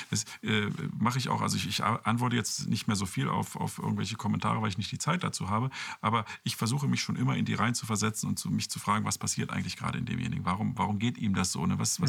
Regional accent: Osterode am Harz, Lower Saxony, Germany; ich war jetzt gerade in Osterode, meiner Heimatstadt, wo meine Eltern leben.

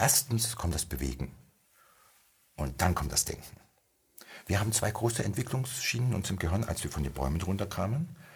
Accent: Bavaria, Germany; Das ist meine Heimat.

